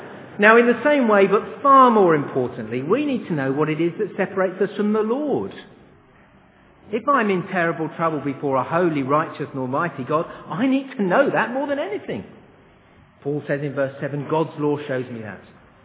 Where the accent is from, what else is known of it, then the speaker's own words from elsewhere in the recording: England, United Kingdom; You see, me, I'm being an Englishman